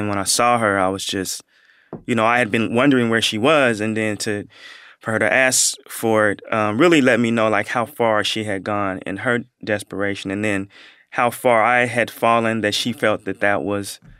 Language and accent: English; Portland, Oregon, United States; when I tell people I'm from Portland, Oregon, they say, oh my God, like, I didn't even know Black people live there.